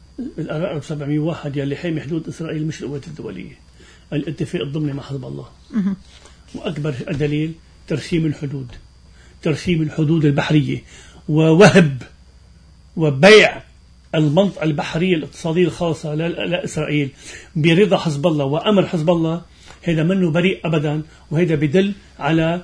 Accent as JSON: {"language": "Arabic", "region": "South Governorate", "country": "Lebanon", "said": "أنا خير من الجنوب وبعرف ابن الجنوب كيف بفكر"}